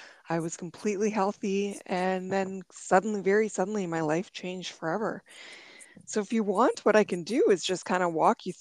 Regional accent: Drayton Valley, Alberta, Canada; now in Edmonton, Canada; I am originally from a small town, Drayton Valley, in Alberta, Canada. And now I live in a small town just kind of outside of Edmonton, Alberta.

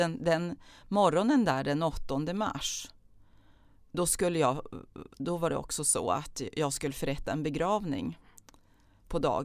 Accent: Norrland, Sweden; Så säger jag så här, vet du, jag är från Norrland.

